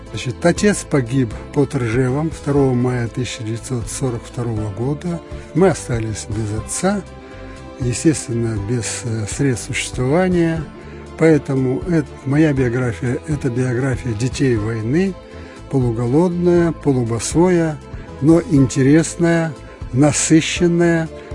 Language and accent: Russian; Gomel Region, Belarus; born there; Я родился на Гомельщине, недалеко от деревни Ветка, основанной старообрядцами, которые там проживают до настоящего времени